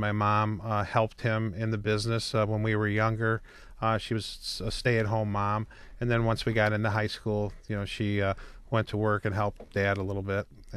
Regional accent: East Detroit, Michigan, United States; Well, as you said earlier, I grew up in East Detroit, 8 Mile and Kelly area.

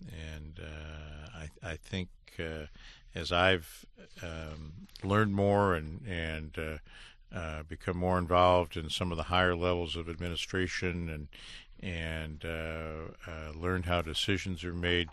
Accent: Detroit, Michigan, United States; And you say, I'm from Detroit.

